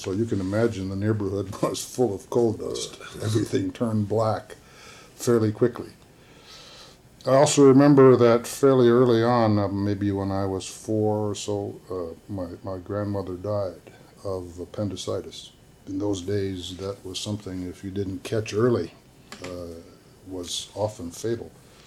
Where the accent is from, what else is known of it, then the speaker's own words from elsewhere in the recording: Chicago, Illinois, United States; We lived at the time when I was born, the family lived at on the far south side of Chicago at 94th Street and Lyons Avenue in a what was called at the time a three-flat building.